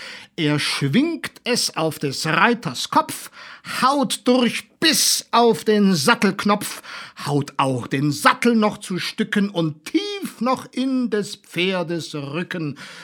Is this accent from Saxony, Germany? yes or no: no; Baden-Württemberg, Germany; born there; was mich als gebürtigen Schwaben und späten Landsmann von Ludwig Uhland natürlich besonders freut.